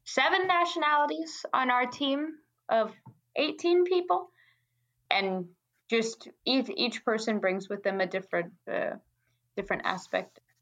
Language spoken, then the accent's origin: English; Ohio, United States; now in Denmark; I'm from Ohio, and there's maybe some cultural bounds I may have broken coming into such a Danish workplace.